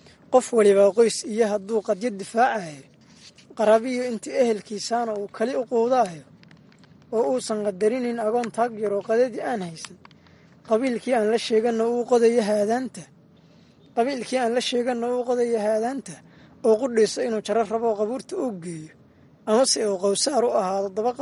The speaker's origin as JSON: {"language": "Somali", "town": "Gidheys", "region": "Galguduud", "country": "Somalia", "tie": "born or raised there", "said": "Aniga waxaan ku dhashay tuulo la yiraahdo Gidheys oo u dhow deegaanka amase aan iraahday degmada Cadaado. Halkaas waan ku soo qaatay dugsiga hoose dhexe sare, dugsiga hoose dhexe aan ku soo qaatay Gidheys, sidoo kale dugsiga sare waxaan uga soo baxay degmada Cadaado."}